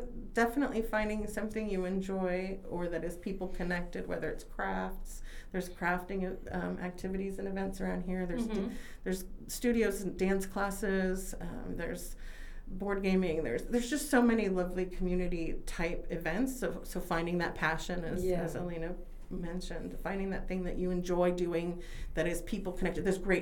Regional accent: California, United States; also born or lived in Colorado; The I grew up in California and I lived in Colorado, so I had the ocean, then I had the Rocky Mountains. And then I came here, and I have both.

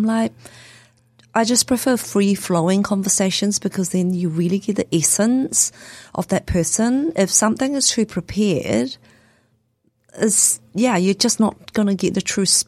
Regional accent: Malaysia; So I was born in Malaysia and I grew up in a hardware store.

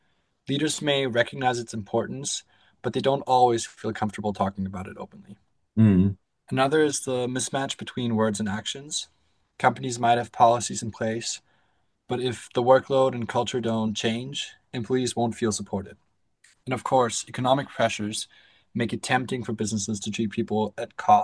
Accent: Carinthia, Austria; also born or lived in Canada; with a background in an international school in Canada and a technical high school in Carinthia, my home state.

